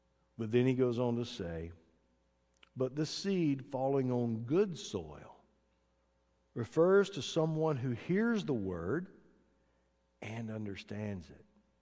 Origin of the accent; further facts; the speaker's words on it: Alabama, United States; I grew up in Alabama, and I remember on my granddaddy's farm, we had septic tanks.